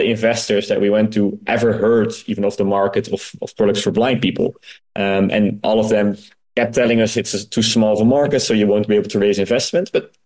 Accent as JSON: {"language": "English", "country": "Netherlands", "said": "we're from the Netherlands, so it's a super small country."}